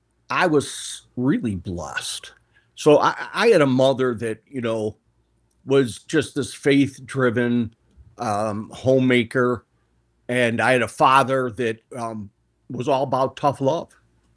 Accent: Illinois, United States; So I am in the interesting state of Illinois. I live right outside the city in the South Burbs. I grew up here my whole life.

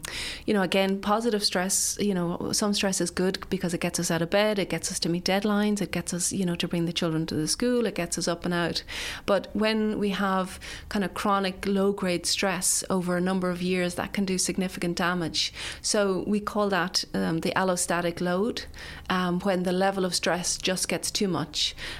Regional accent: Midlands, United Kingdom; because I grew up in the Midlands, I wasn't used to the sound of darts.

